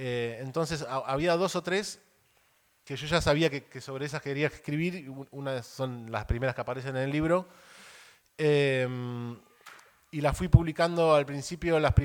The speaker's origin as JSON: {"language": "Spanish", "country": "Argentina", "moved": "as an adult", "lives_now": "Montevideo, Uruguay", "said": "yo nací en el 77 y me fui hace como 20 años a Montevideo."}